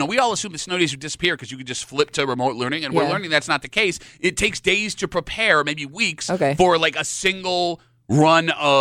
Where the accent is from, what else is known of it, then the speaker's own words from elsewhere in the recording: Gates, New York, United States; I grew up in Gates.